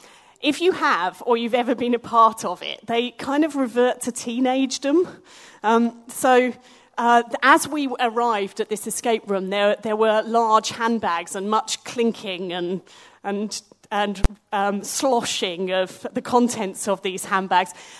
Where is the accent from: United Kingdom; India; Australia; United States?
United Kingdom; East of England; the village where I grew up in South Cambridge.